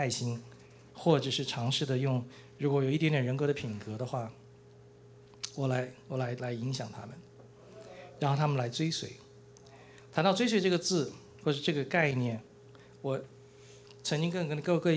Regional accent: Taiwan; 我们从小在台湾

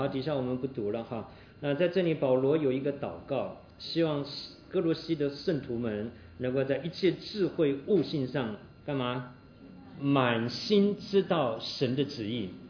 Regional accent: Taiwan; 我们小的时候在眷村都是养鸡养鸭，一窝小鸭一窝小鸡

